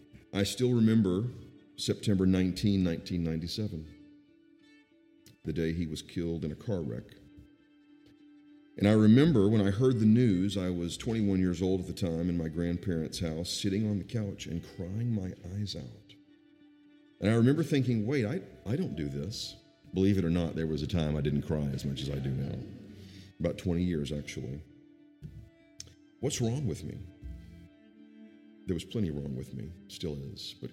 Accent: Chattanooga, Tennessee, United States; I grew up in Chattanooga. Ever been to Chattanooga? It's a cool place. It's surrounded by water. You can stop and fish anywhere. And we lived in East Ridge and Red Bank, and I lived in Harrison. I was actually born in Birchwood, Tennessee.

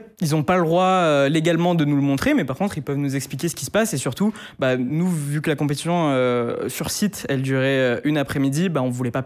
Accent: Grenoble, Auvergne-Rhône-Alpes, France; Moi, de base, je viens de Grenoble.

